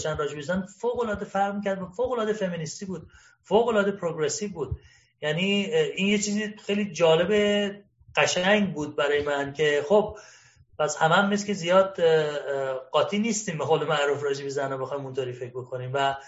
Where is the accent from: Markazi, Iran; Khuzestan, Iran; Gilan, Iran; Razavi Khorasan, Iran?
Khuzestan, Iran; Ahvaz; من خودم اهوازی هستم و اونجا زنیگم